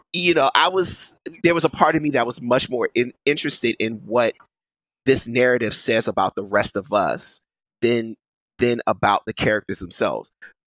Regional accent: Maryland, United States; I'm from Maryland.

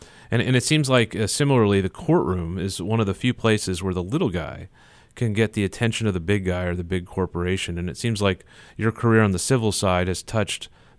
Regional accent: Kansas City, Missouri, United States; I grew up in Kansas City, Fred

